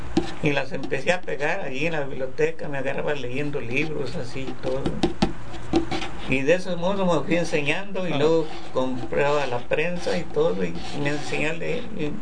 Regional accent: Mexico; Y fíjate cómo me enseñé, como no tuve escuela, como te digo, de 9 años empecé a trabajar en mi tierra. Yo allá, cuando salía del trabajo, empezó el presidente de allá, que esa cosa hizo buena, el que estaba de presidente en México.

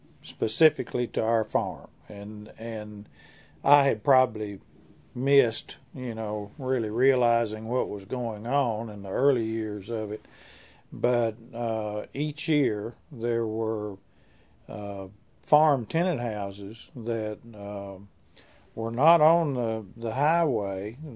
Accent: Arkansas, United States; I grew up in East Central Arkansas, between Hughes and Forest City, south of Interstate 40, which was actually built while I was a child

